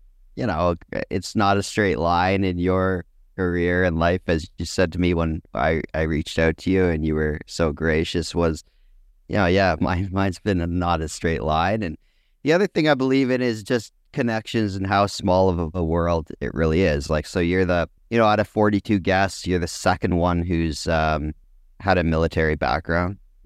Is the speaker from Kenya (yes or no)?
no; Canada; Well, as a Canadian